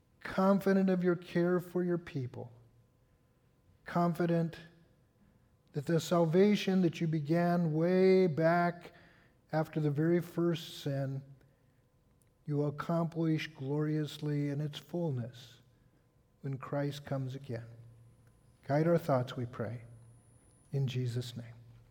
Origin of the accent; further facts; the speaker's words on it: the American West, United States; I grew up in the American West, and you know, there's a sense in which Esther reads like some of those Western stories that we who grew up in the West really love, you know?